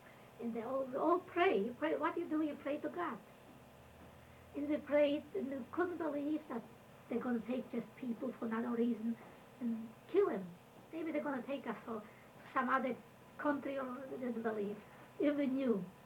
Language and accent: English; Szydłowiec, Masovian Voivodeship, Poland; Shidlovyets, my hometown.